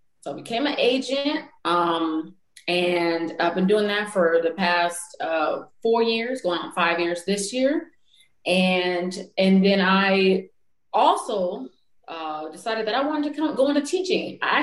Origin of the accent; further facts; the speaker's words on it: Paramount, California, United States; I grew up in Paramount, so just the city next door to Compton, California, and went to undergrad at Santa Barbara